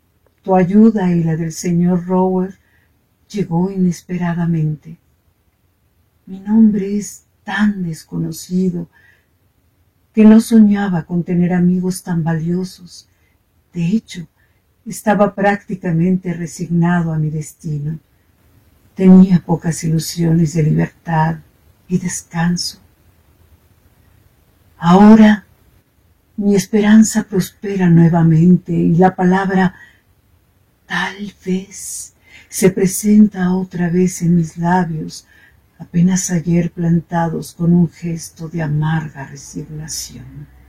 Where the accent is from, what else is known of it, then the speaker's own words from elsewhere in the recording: Mexico City, Mexico; de la Ciudad de México.